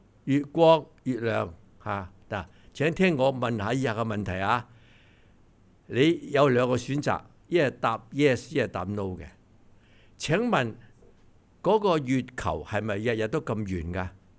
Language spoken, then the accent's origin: Chinese; China; 我们中国人都去到了嘛